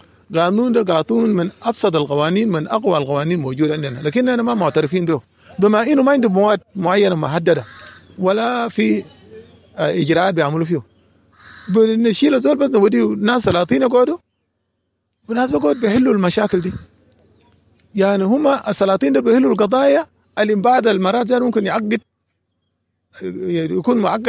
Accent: South Sudan; بعد ما نحن استغلينا طبعا من السودان بقى عندنا قوانين بتاع الشرطة بتاع جنوب السودان.

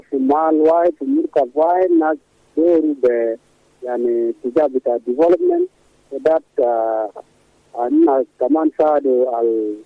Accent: Sudan; نحن كلنا سودانيين

